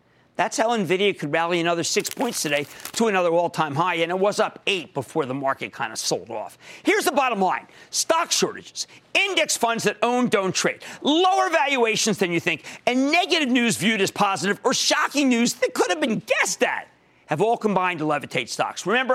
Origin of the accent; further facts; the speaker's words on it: Pennsylvania, United States; How about Isaac in my home state of Pennsylvania?